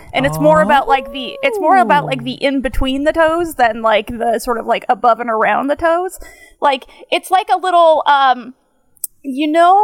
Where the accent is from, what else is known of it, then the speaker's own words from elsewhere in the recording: Binghamton, New York, United States; Anyways, Binghamton is where I'm from.